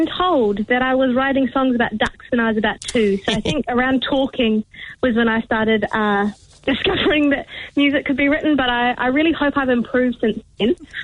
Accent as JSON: {"language": "English", "town": "Christchurch", "region": "Canterbury", "country": "New Zealand", "tie": "born or raised there", "said": "I grew up in Christchurch, and for a long time I was very staunchly from Christchurch. And now I'm very staunchly from Motueka, because I realise that I've been so formed by that place"}